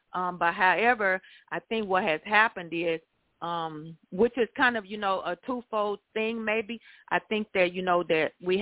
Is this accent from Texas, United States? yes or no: yes; Texas, United States; now in Mobile, United States; like I said, I'm from Texas, but Mobile, Alabama, they have a dislike, and I'm Puerto Rican, I'm sorry.